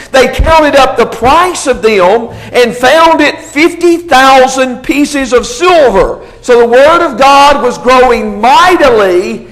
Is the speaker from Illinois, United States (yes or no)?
no; Dixon, Tennessee, United States; In the little town that I was born and raised in Dixon, Tennessee